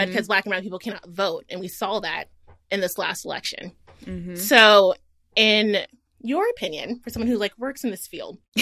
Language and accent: English; Houston, Texas, United States; So just change the subject just a little bit. So I'm from Houston. Gang, gang.